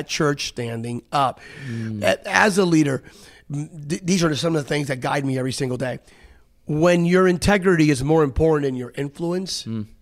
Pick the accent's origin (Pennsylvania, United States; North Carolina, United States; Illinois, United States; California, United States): Pennsylvania, United States; Bethlehem; 14-year-old kid, Bethlehem, Pennsylvania. I grew up in Pennsylvania. My dad was a Mack truck worker. My mom was a homemaker.